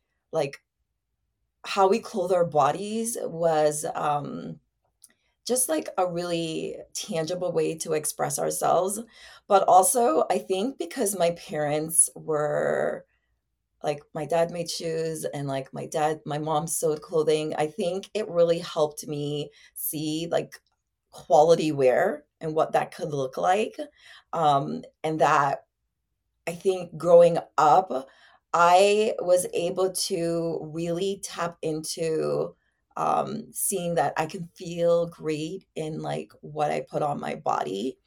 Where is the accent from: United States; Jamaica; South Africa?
Jamaica; I grew up in Jamaica, and I'm an island girl, and grew up in very humble beginnings.